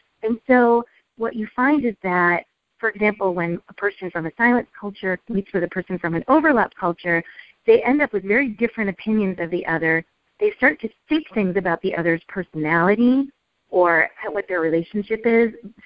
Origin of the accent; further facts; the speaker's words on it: New York, United States; So, for example, I grew up in New York of Mediterranean descent, Middle Eastern descent, and so the norms for my culture are no silence in a conversation.